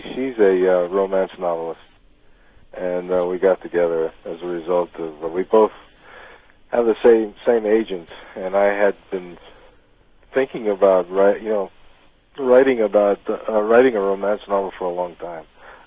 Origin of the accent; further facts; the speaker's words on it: New York City, New York, United States; I grew up in New York City